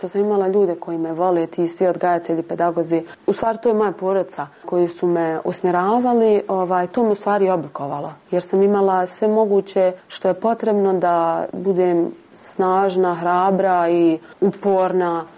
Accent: Sarajevo, Federation of Bosnia and Herzegovina, Bosnia & Herzegovina; rekla sam da dolazim iz Sarajeva, da želim da gledam svjetski kup

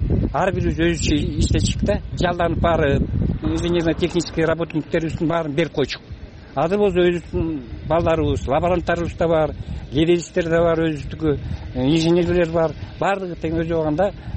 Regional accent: Talas Region, Kyrgyzstan; Биз өзүбүз Таластан келдик, өзүбүздүн техникаларыбыздын баарын алып келдик.

